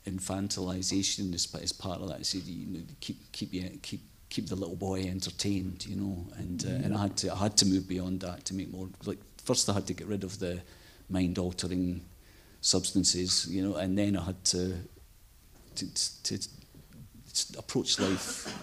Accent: Scotland, United Kingdom; I grew up in Scotland, and Scotland has a very unhealthy relationship with alcohol.

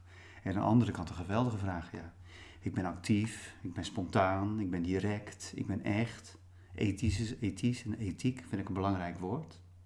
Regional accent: Dordrecht, South Holland, Netherlands; also born or lived in Rotterdam; Vanuit het schip ben ik naar internaat gegaan met mijn 7e jaar in Rotterdam. Mm-hmm. Dus de eerste 2 jaar heb ik in Rotterdam gezeten. En daarna in Dordrecht. En daar heb ik eigenlijk de meeste tijd gezeten.

